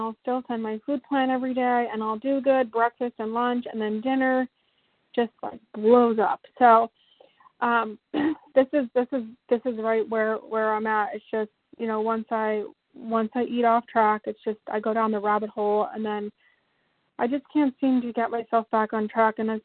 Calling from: Pennsylvania, United States; Pennsylvania.

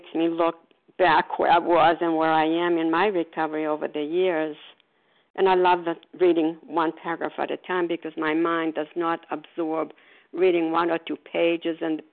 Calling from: Port Charlotte, Florida, United States; I'm calling from Florida, Port Charlotte, Florida.

